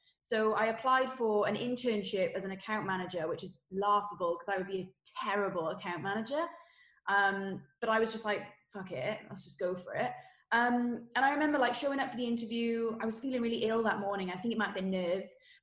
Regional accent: Wales, United Kingdom; accent: Welsh; even though I grew up in Wales, I don't know if you can hopefully still tell by my accent that I'm Welsh. I hope so. But I grew up in Wales and I had a very creative family.

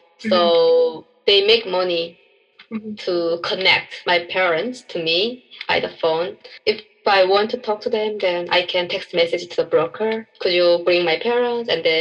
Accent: North Korea; English is a second language; I tend to be a South Korean by changing my accent, you know. But I'm a North Korean, so in South Korea, like even though I'm a Korean, sometimes I feel uncomfortable, like when people recognize that I am from North Korea.

